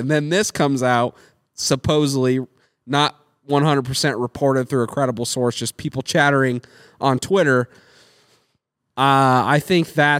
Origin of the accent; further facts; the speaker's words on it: United States; The positive thing about this whole situation for us as American people is that at least, if nothing else comes from it